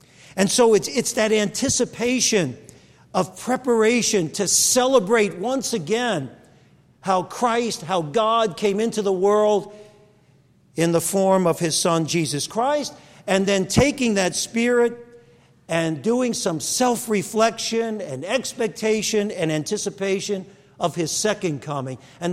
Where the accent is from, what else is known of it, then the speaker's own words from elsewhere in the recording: Brooklyn, New York, United States; as I grew up in Brooklyn, so five of you's guys are multitaskers.